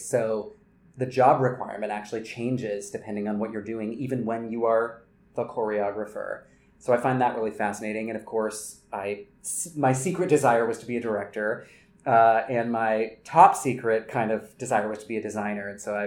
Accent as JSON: {"language": "English", "region": "North Carolina", "country": "United States", "tie": "born or raised there", "said": "Yeah, so I grew up in North Carolina, and, you know, I did a lot of summer programs"}